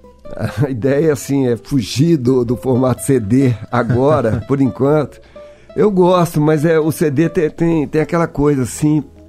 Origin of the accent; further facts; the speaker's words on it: Belo Horizonte, Minas Gerais, Brazil; Eu falei, sou do Brasil, do Rio. Não, de Belo Horizonte.